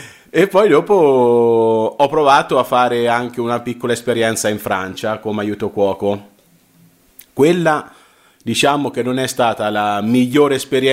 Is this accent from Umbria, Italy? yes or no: yes; Umbertide, Umbria, Italy; born there; also born or lived in Mercatale; now in Camucia, Italy; sono nato ad Umbertide il 23 dicembre dell'84.